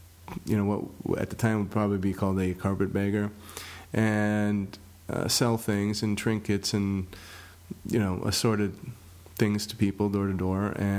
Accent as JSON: {"language": "English", "town": "Chaska", "region": "Minnesota", "country": "United States", "tie": "born or raised there", "said": "growing up in Chaska at that time was a town of about 7,000 people, so there were no other minorities there."}